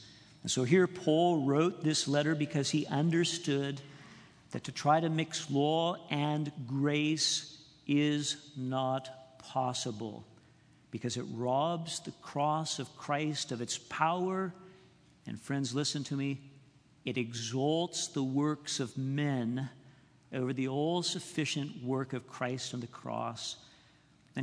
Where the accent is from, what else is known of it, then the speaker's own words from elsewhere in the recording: Southern US, United States; accent: southern; every once in a while I slide in my southern accent, and I don't mean to do it, but I've been in Arkansas a long time